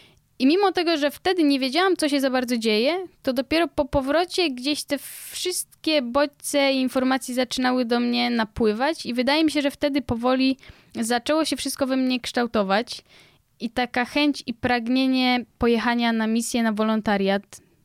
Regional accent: Kraków, Lesser Poland, Poland; Bo ja jestem z Krakowa, teraz jesteśmy u Ludwika, czyli w Kielcach.

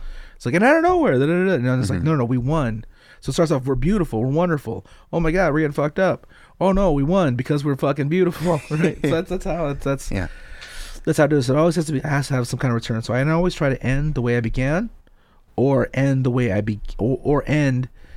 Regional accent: Monterey Park, California, United States; born there; I was born in Monterey Park.

